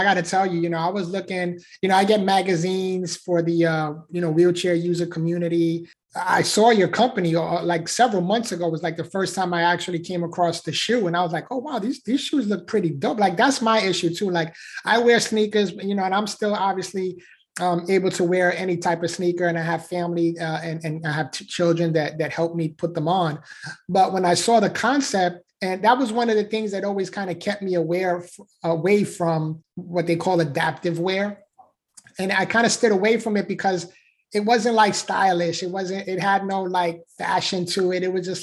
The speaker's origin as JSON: {"language": "English", "region": "New York", "country": "United States", "said": "And I'm from the Bronx, New York"}